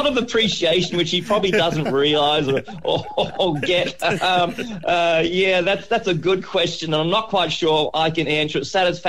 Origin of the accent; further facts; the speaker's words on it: Maitland, New South Wales, Australia; Sydney's sort of my home city. You know, I came from the Maitland-Newcastle area, and so I did a lot of my competition around the Sydney area.